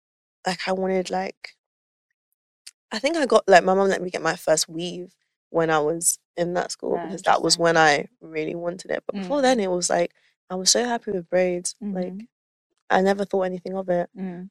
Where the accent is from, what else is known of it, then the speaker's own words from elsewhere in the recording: East of England, United Kingdom; accent: Essex; I feel like there's a bit of Essex in it. There's also a bit of London in it. And like, London people can tell I'm from Essex. Essex people don't hear the Essex anymore.